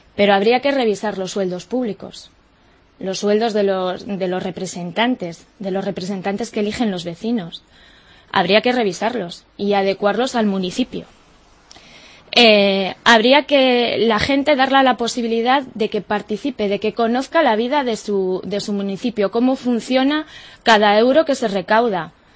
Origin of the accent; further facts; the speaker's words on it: Quijano, Cantabria, Spain; Véase mi pueblo. Yo soy de Quijano y allí tenemos 300 y pico habitantes.